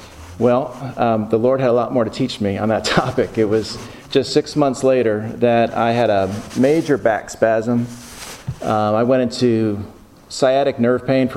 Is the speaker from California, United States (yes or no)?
no; Rye, New York, United States; now in Atlanta, United States; I am living in Atlanta, and I've been there for 30 years, but I grew up in New York. I moved around a lot. I had 5 major moves by the time I was 10 years old, but I grew up in a small town outside of New York City called Rye, New York.